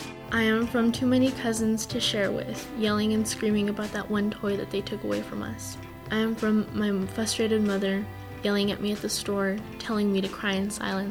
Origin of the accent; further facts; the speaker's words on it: Albuquerque, New Mexico, United States; I'm from Albuquerque, I'm from here. I lived in a trailer for a while, and it was really nice.